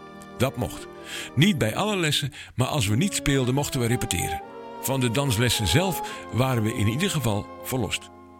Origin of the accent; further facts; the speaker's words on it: Rotterdam, South Holland, Netherlands; En vannacht dwalen we door mijn geboortestad Rotterdam op zoek naar verlichte vensters en volksverhalen.